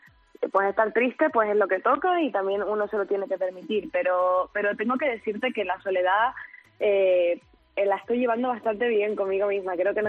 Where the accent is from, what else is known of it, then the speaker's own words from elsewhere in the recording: Tenerife, Canary Islands, Spain; Pero sí es un lugar, yo creo que un lugar especial para mí. Es mi tierra, es Tenerife.